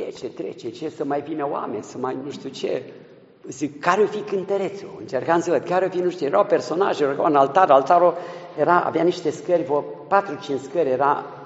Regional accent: Transylvania, Romania; Biserică de Ardeal, îmi pare rău, sunt ardelean, dar asta e situația.

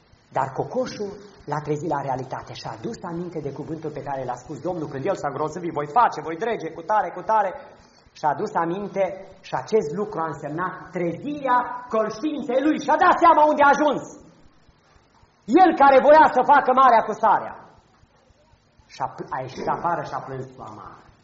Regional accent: Transylvania, Romania; Să știți că în copilărie, în Transilvania, aici n-am sesizat lucrurile acestea

